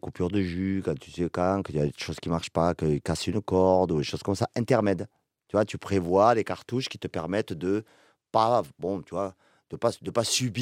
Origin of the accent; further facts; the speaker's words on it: Toulouse, Occitanie, France; nous on est des enfants d'Algériens. … il s'appelle Hakim. On a grandi dans un quartier populaire à Toulouse. Ok, certes, nos parents sont algériens. Donc, quelque part, on est la première génération d'occitan dans notre lignée.